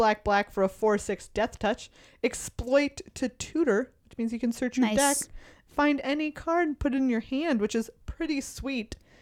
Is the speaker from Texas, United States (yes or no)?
yes; San Antonio, Texas, United States; So I grew up in San Antonio and there were a lot of like train accidents of trains derailing.